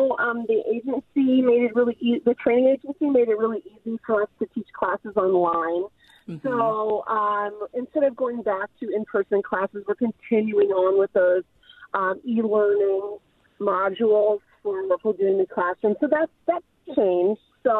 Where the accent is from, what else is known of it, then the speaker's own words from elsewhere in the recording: Indiana, United States; In high school, I begged my dad for us to take scuba diving lessons. I grew up in Indiana.